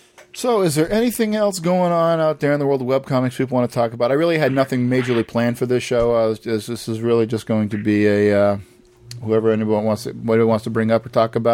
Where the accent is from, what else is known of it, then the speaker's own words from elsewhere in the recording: Massachusetts, United States; I'm from Massachusetts, and if it was over in Eastern Mass, where all my family is and whatnot